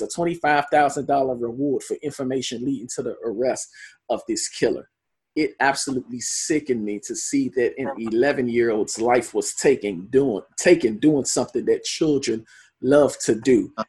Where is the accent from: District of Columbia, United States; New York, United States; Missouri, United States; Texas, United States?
District of Columbia, United States; Washington; there was a tragic story that took place in my hometown of Southeast Washington, D.C.